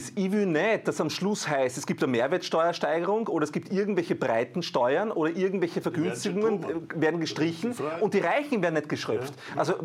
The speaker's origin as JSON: {"language": "German", "country": "Austria"}